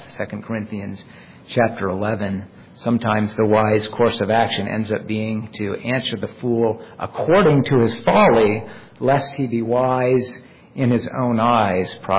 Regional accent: San Diego, California, United States; I remember experiencing this every year at Christmas time growing up in San Diego. We lived on a cul-de-sac with other families with children similar in age to my own.

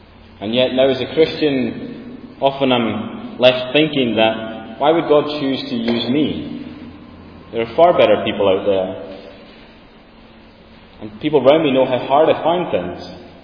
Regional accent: Sandwich, Scotland, United Kingdom; I'm from Lewis, I'm from Sandwich, and this was my church before I went away to study.

